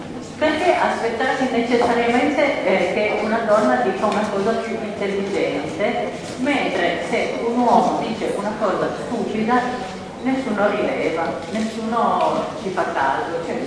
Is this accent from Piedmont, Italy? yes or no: yes; Turin, Piedmont, Italy; vengo da Torino